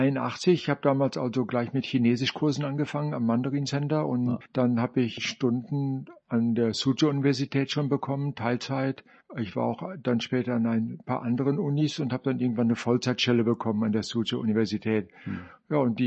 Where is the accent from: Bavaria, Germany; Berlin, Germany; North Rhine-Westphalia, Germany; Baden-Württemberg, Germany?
North Rhine-Westphalia, Germany; Münster; Ich komme aus Münster in Nordrhein-Westfalen. Ich habe dort auch studiert auf Lehramt für Grund- und Hauptschulen.